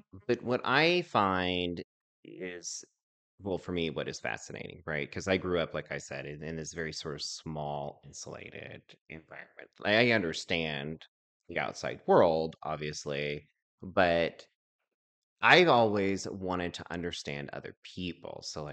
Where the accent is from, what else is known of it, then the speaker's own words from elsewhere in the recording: Oklahoma, United States; So we are from Oklahoma, right?